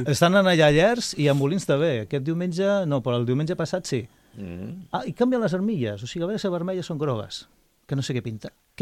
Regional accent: Barcelona, Catalonia, Spain; No, és que jo vaig pel mig perquè jo soc de Barcelona, no m'hi batavales.

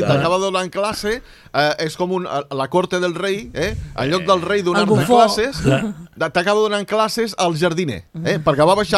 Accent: Catalonia, Spain; Sabeu que jo sóc català a tope, però no sóc independentista?

